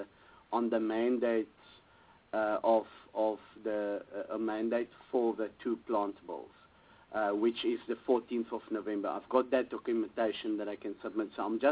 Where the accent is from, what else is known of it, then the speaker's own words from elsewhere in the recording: Limpopo, South Africa; as I am also from Limpopo.